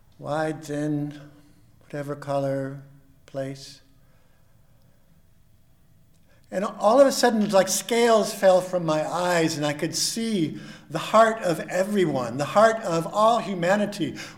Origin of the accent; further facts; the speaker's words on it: California, United States; I grew up in California, Orange Grove Meeting. I joined Santa Cruz Meeting.